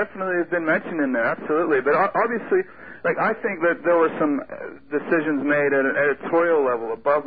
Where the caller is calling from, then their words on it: Brooklyn, New York, United States; Well, I'm calling from Brooklyn.